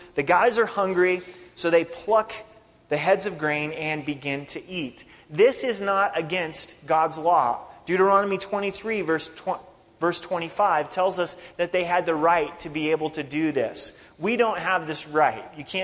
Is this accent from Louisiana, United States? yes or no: no; Oregon, United States; I grew up in Oregon. My wife grew up in Denver. Haven't spent much time in the South.